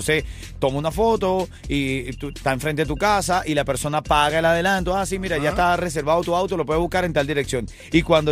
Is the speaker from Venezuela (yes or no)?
yes; Venezuela; now in Cuba; en mi caso, que soy venezolano, que me enamoré de la idiosincrasia cubana. Ya yo soy cubano, pero no por inyección